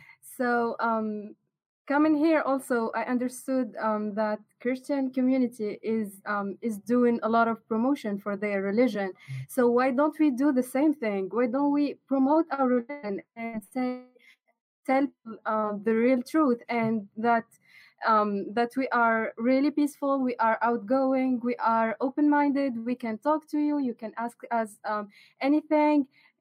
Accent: Tunisia; English is a second language; moved away as an adult; now in United States; So, assalamu alaikum, everyone. … I'm from Tunisia. I'm an exchange student in Florida Gulf Coast University.

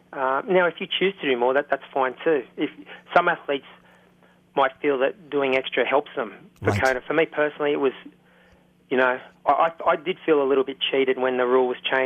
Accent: Australia; But I wanted to win an Asia Pacific Championship in my home country.

